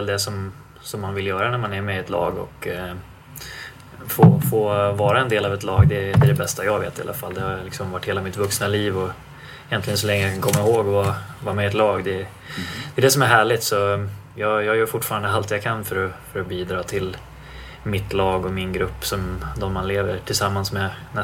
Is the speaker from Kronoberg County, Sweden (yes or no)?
no; Stockholm, Stockholm County, Sweden; Och mina föräldrar och jag bodde i Husby när jag växte upp, som då var nytt.